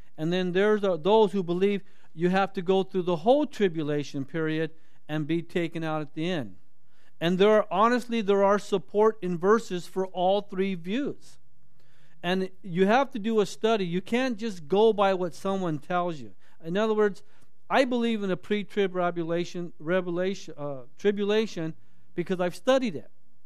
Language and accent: English; Torrance, California, United States; I grew up in Torrance. Torrance is 22 square miles in diameter.